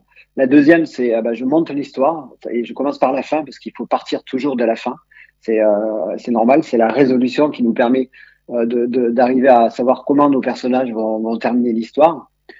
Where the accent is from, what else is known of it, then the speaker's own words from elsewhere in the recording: Verfeil, Occitanie, France; je suis originaire de Verfeil-sur-Seille, qui est un village de Cordes